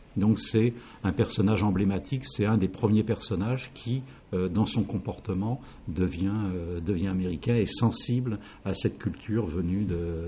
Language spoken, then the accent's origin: French; Saint-Denis, Île-de-France, France; born there; dans ma ville natale, Saint-Denis, là où il y a le Stade de France.